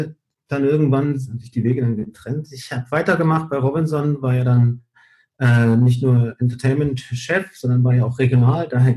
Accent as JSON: {"language": "German", "region": "Canary Islands", "country": "Spain", "tie": "born or raised there", "moved": "yes", "said": "Also Kanarischen Inseln, ganz klar, die Heimat. Ich komme aber ja eigentlich aus Gran Canaria. Wiederum ist aber dort der Bereich, die Gegend, wo ich aufgewachsen bin, die ist jetzt so zugebaut."}